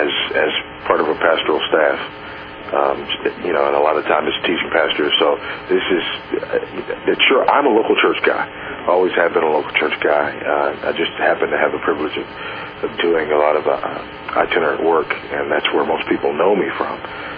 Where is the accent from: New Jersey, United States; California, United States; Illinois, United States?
California, United States; Los Angeles; now in Houston, United States; Yeah, I grew up in Los Angeles.